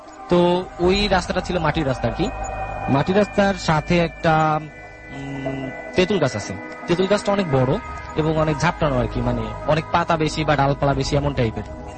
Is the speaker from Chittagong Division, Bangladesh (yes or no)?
no; Kaliganj, Khulna Division, Bangladesh; now in Dhaka, Bangladesh; আমি বনানী থেকে আসছি। ঘটনাটা হচ্ছে হয় আমার গ্রামের বাড়িতে, আমার গ্রামের বাড়ি হচ্ছে সাতক্ষীরা জেলা কালীগঞ্জ থানা।